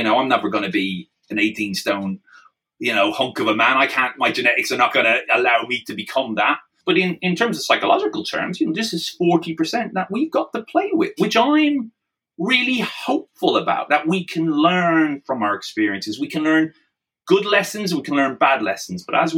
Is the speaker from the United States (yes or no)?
no; Ireland; now in England, United Kingdom; I'm an Irishman in England, so you know I'm the outsider already in some respects.